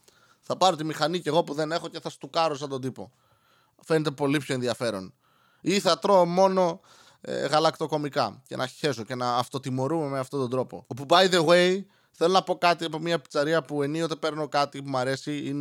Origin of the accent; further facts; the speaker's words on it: Serres, Central Macedonia, Greece; Είναι σαν το δρόμο στον οποίο μεγάλωσα στις Σέρες.